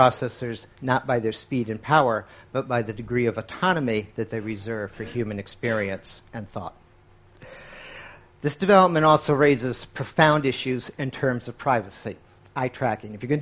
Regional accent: Midwest, United States; I grew up in the Midwest of America, okay?

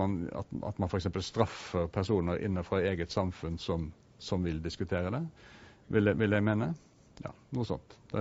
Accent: Southwestern Norway, Norway; vokst opp som en veldig sterk kritiker av religion på Sør-Vestlandet der jeg vokste opp

